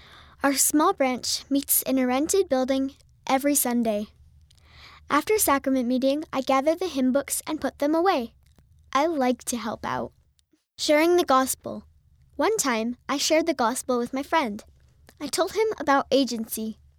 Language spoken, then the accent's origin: English; New Mexico, United States; I'm from New Mexico, USA.